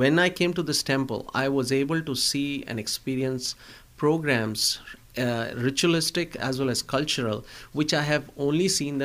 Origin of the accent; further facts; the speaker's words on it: New Delhi, Delhi, India; now in Kansas City, United States; I'm from North India. I'm from New Delhi. And New Delhi being the capital of India, we were exposed to a lot of customs